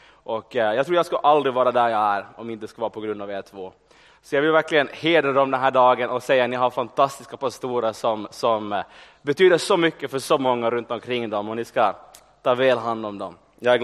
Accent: Ekenäs, Uusimaa, Finland; så är jag uppvuxen i Ekenäs, the city of glory and hope. Och den anrika staden.

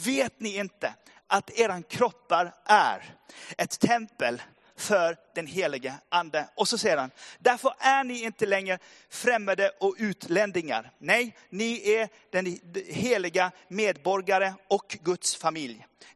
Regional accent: Norway; Swedish is a second language; jag är ju norrman och jag är 51

